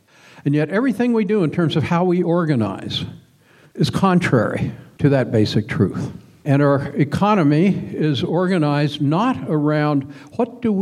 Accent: Longview, Washington, United States; I grew up down in Longview, Washington, which many of you, I'm sure, know, Lumbertown.

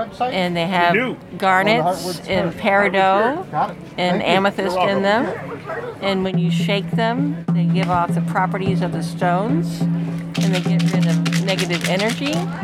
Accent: Virginia, United States; I'm Monacan Indian from Virginia, the Blue Ridge Mountains.

